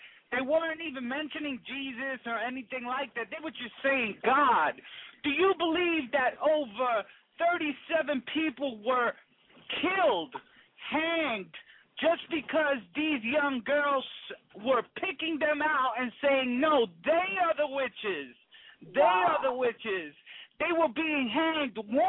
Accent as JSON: {"language": "English", "region": "New York", "country": "United States", "lives_now": "Massachusetts, United States", "said": "I'm a New Yorker, you know. I just recently moved out to Massachusetts"}